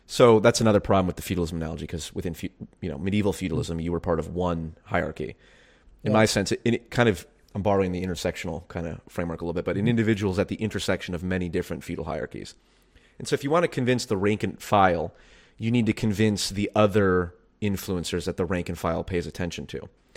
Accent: the South, United States; the thing that really like drives me is I grew up in the Christian South

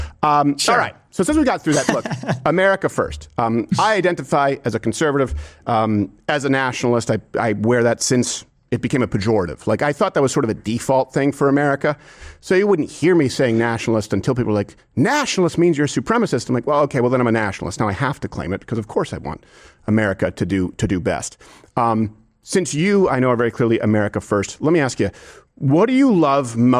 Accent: Quebec, Canada; Yeah, that's where I would already disagree with you because I was raised in Quebec, which is much more European.

